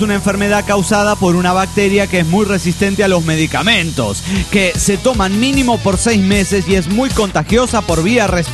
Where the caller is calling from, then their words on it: Aguascalientes, Mexico; de Aguascalientes.